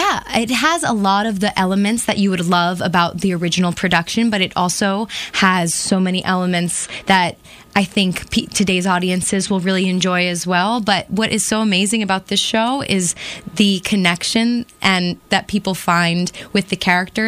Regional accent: New Jersey, United States; now in New York City, United States; I'm actually from South Jersey, I grew up going to Ocean City, New Jersey, Atlantic City, Brigantine, all those beautiful places.

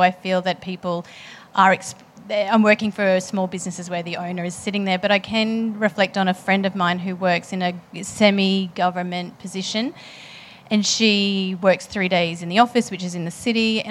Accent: Queensland, Australia; I'm from Queensland originally

